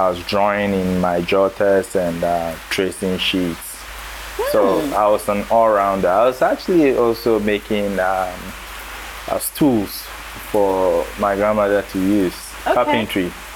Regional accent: Takoradi, Western Region, Ghana; now in Accra, Ghana; So I'm from Takrady, the western region, or the western part of Ghana, southwestern. I moved to Accra to school.

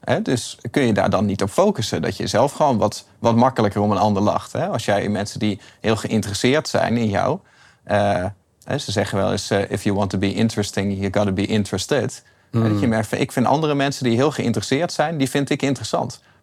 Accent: Groningen, Netherlands; ik kwam wel gelukkig dat ik uit Groningen kwam.

